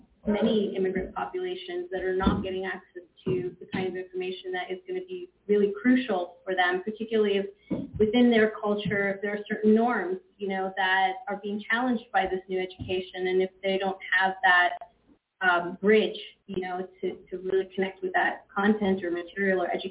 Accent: New York, United States; I went to either predominantly white schools or predominantly black schools growing up in New York.

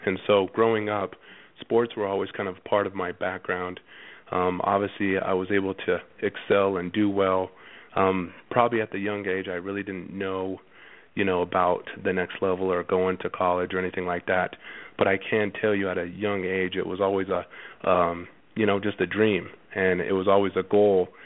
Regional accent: Grand Junction, Colorado, United States; I grew up in Colorado, a small town called Grand Junction, about 4 hours west of Denver.

